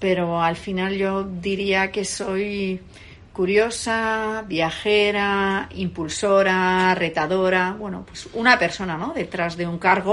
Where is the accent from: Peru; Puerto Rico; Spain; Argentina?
Spain; Denia, Valencian Community; moved away as an adult; now in Madrid, Spain; Yo nací en Denia, en Alicante, y cuando tenía 18 años, con un afán de curiosidad y un poco explorador, digamos, salí de Denia, me vine a Madrid a estudiar publicidad